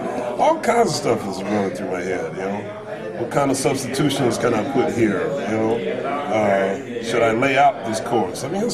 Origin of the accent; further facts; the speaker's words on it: Philadelphia, Pennsylvania, United States; growing up in Philly, we go to these R&B concerts